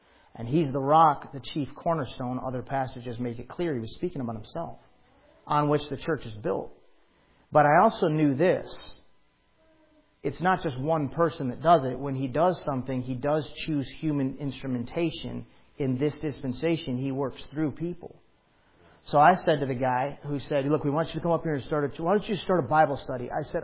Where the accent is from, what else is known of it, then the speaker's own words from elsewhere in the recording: South Lyon, Michigan, United States; there had been a group of people back here in my hometown who had been saying, hey, we want you to come up and start a church. We want you to come up and start a church. You want me to? And I'm like, look, I've been trying to get away from South Lyon my entire life.